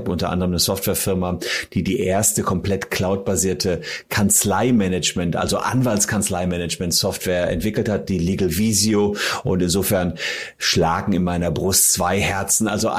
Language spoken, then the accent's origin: German; Gevelsberg, North Rhine-Westphalia, Germany; in meiner Heimatstadt Gevelsberg